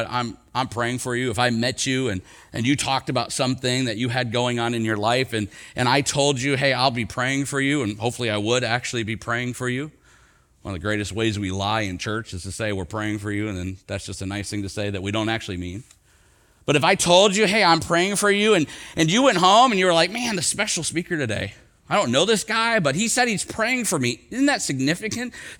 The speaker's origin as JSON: {"language": "English", "town": "Rockford", "region": "Illinois", "country": "United States", "tie": "born or raised there", "said": "I grew up in Rockford, Illinois. It's outside of Chicago."}